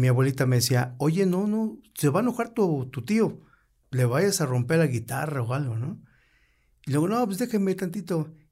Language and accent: Spanish; Cuernavaca, Morelos, Mexico; Soy de aquí, de Cuernavaca, Morelos, precisamente del mero centro de Cuernavaca, en la calle de Vicente Guerrero, ahí nací, y actualmente vivo al norte de Cuernavaca, en Tetela del Monte